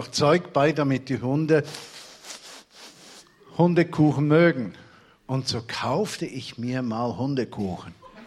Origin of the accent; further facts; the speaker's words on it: Zurich, Switzerland; in Zürich, wo ich aufgewachsen bin